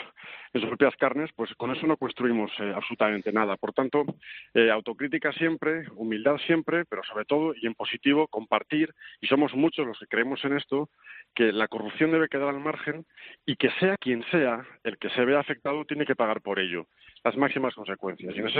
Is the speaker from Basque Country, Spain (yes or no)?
yes; Basque Country, Spain; yo soy vasco, pero profundamente vasco y profundamente español.